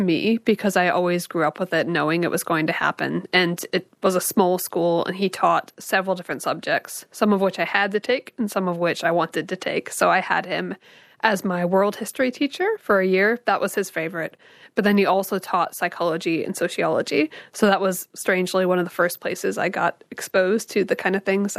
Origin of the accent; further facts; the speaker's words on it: Indiana, United States; moved away; I grew up in Indiana in the US. A lot of corn, very small town, very flat.